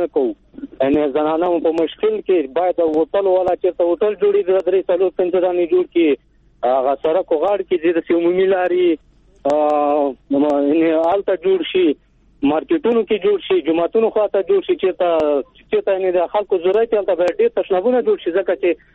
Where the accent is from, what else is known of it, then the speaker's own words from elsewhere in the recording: Takhar, Afghanistan; د خواجه ورد ولسوالۍ نه تخار ولایت.